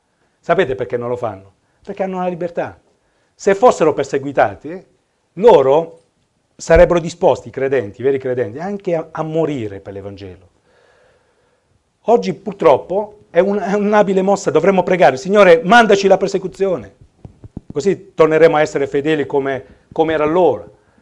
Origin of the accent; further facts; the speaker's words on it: Manfredonia, Apulia, Italy; Io che vengo da Manfredonia